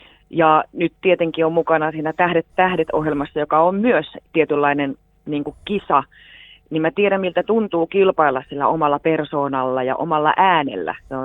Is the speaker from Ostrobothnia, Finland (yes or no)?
yes; Vaasa, Ostrobothnia, Finland; moved away as an adult; also born or lived in Jyväskylä; now in Sipoo, Finland; Vaasastahan mä oon lähtöisin, mutta sitten lähdin opiskelemaan Jyväskylään ja sitten mutkan kautta tänne Sipooseen.